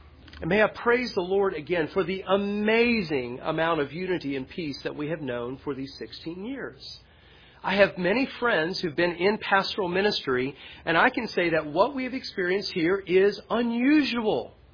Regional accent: Appalachia, United States; I mean, we're rednecks, I'm telling you, we're Appalachian backwoods people.

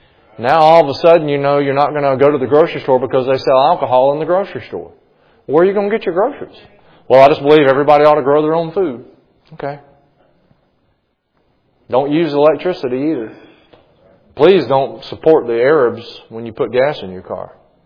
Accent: United States; Not because I'm a Christian, but because I'm an American. And I like to eat hot dogs and hamburgers on July 4th.

